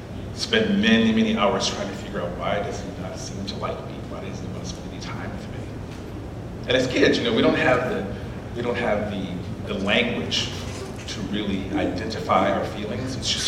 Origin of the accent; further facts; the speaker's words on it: Cincinnati, Ohio, United States; I am from Cincinnati, Ohio.